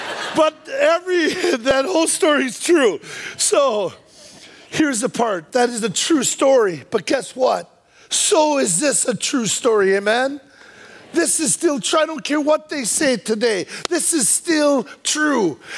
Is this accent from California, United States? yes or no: no; Wisconsin, United States; I'm from Wisconsin. I didn't know it went above.